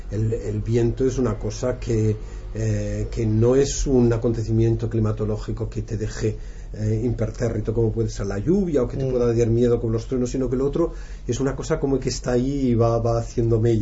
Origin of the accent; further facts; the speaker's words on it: Cieza, Region of Murcia, Spain; Mi madre era catalana, ¿no? Es decir, pero sí, yo soy de Cieza, es decir.